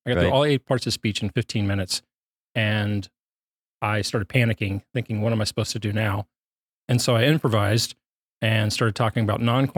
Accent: Alabama, United States; also born or lived in Texas / Philadelphia / Rome; now in New York, United States; Originally, I'm from Alabama. I've lived in New York for about 6 years, but I have lived in several places, including in Texas for a little while, in Philadelphia.

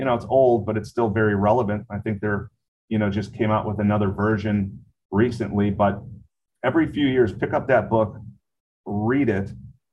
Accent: Wisconsin, United States; You know, I'm from Wisconsin, so I'm a cheesehead, and we're inherently Packers fans.

